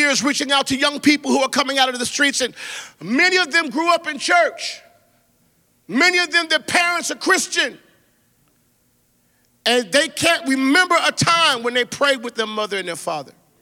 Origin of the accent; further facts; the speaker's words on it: Phoenix, Arizona, United States; I'm from Phoenix, Arizona, and it's hot all the time